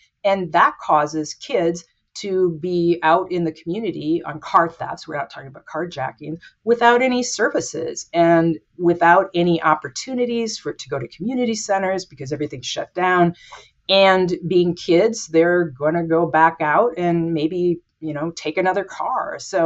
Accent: New Ulm, Minnesota, United States; I grew up in New Ulm, and New Ulm had the New Ulm Journal

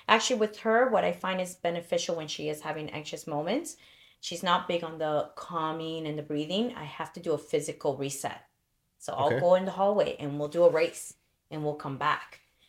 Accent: El Salvador; El Salvador.

